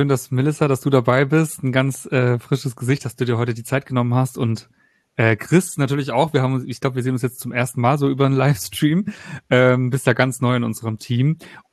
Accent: Baden-Württemberg, Germany; Ich komme aus Baden-Württemberg, was ja zumindest an die Schweiz grenzt

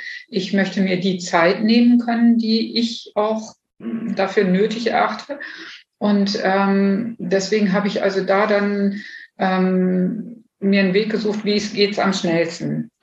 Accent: Bad Pyrmont, Lower Saxony, Germany; born there; Also geboren wurde ich in Bad Pyrmont und war schon immer jemand, ich würde jetzt sagen mal Nestflüchter.

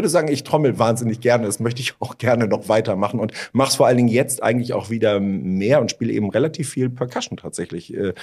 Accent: Schleswig-Holstein, Germany; den lokalen Spielmannszug der Freiwilligen Feuerwehr des Dorfes, in dem ich groß geworden bin in Schleswig-Holstein

